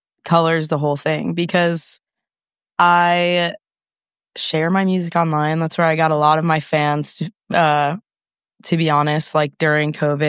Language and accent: English; New York, United States; And I'm from New York, and I thought like going there, I wouldn't slip into that.